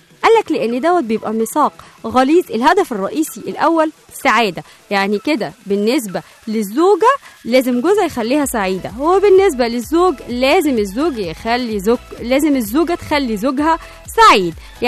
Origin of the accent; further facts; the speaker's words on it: Egypt; او زي ما احنا بنقول كده عندنا في مصر، الست تعشش والراجل يطفش